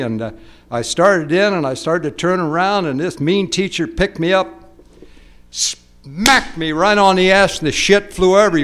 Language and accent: English; Sacramento, California, United States; also born or lived in Nevada City; I grew up in Sacramento. Actually, I was born up in Nevada City. And we moved down to Sacramento at the outbreak of just before World War II.